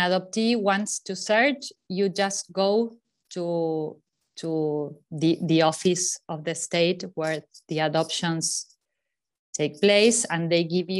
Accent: Argentina; I was born here in Argentina, and I was adopted by an Argentinian family. I always lived here. I went to live to New York for 5 years with my husband when we got married because of his job, but I've always lived in Argentina.

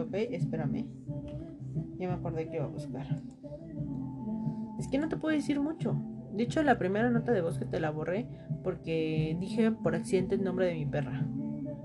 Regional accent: Mexico; Y obviamente yo soy mexicana.

